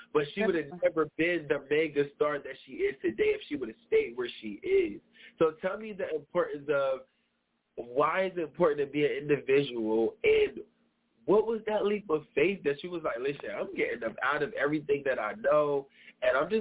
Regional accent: Trenton, New Jersey, United States; we're from Trenton, I'm from Trenton, and you can have all this talent in the city of Trenton

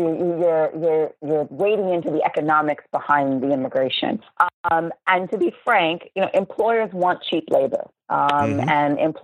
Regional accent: Long Island, New York, United States; I think of my hometown. I was reared in Long Island, a quintessential suburban town in Long Island, New York.

